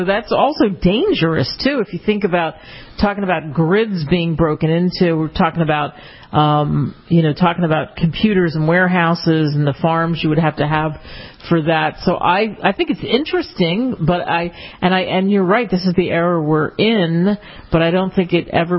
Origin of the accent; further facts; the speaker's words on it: Pennsylvania, United States; I grew up outside of Philadelphia, yes.